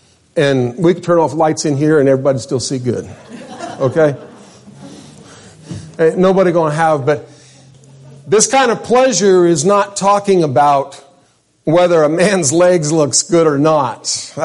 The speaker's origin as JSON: {"language": "English", "region": "New Mexico", "country": "United States", "tie": "born or raised there", "said": "And again, I grew up in New Mexico."}